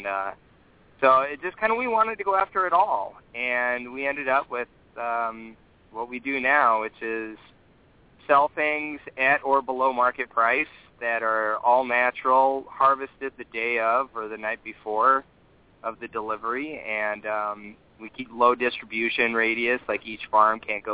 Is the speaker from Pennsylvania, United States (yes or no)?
no; Oakland, California, United States; because I grew up in a very integrated, I grew up around Oakland, so it was a very integrated community.